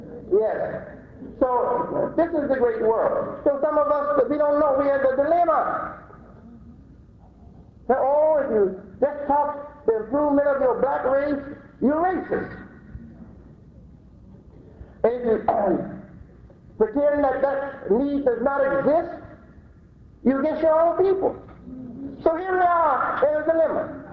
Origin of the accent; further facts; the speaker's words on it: Georgia, United States; Now, I told you that I came from Georgia. I have a hard time keeping that Georgia biology out of me.